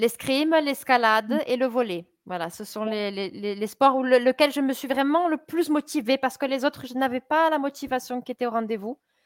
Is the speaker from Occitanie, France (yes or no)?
yes; Auch, Occitanie, France; ma région, Auch, ma ville, qui est une toute petite ville de 20 000 habitants, peut-être que ça a augmenté un peu plus aujourd'hui, 22, 25 000 habitants